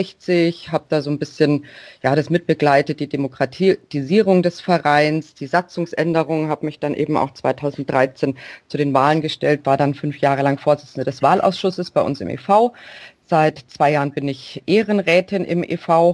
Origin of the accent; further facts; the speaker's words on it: Munich, Bavaria, Germany; ich bin aus München